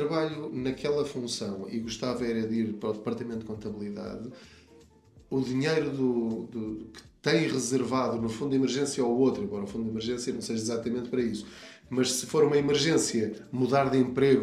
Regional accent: Covilhã, Castelo Branco, Portugal; Eu cresci numa aldeia no Sopé da Serra da Estrela, em Pulul, Conselho da Covilhã.

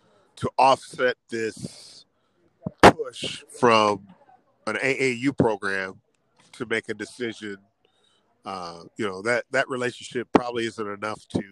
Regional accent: Rock Island, Illinois, United States; We're from Rock Island, and we all thought Chasen was going to go there

